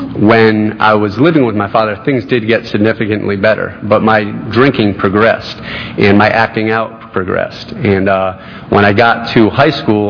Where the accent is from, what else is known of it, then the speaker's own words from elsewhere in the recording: Connecticut, United States; I grew up in Connecticut, and I grew up with my mother.